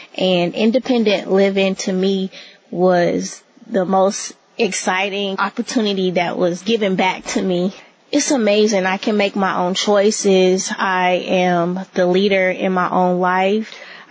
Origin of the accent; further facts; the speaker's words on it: Georgia, United States; Although I'm originally from Georgia